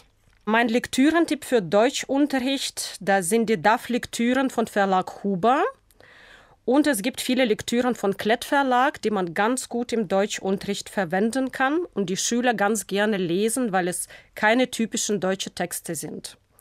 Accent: Odesa, Odesa Oblast, Ukraine; German is a second language; ich komme aus der Ukraine, aus der wunderschönen Stadt am Schwarzen Meer, Odessa.

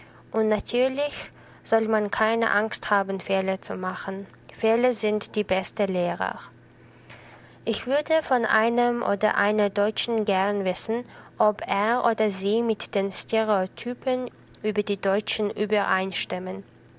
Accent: Ulaanbaatar, Mongolia; German is a second language; ich komme aus der Mongolei. Ich bin 1995 geboren und in Ulaanbaatar, der Hauptstadt der Mongolei, gewachsen.

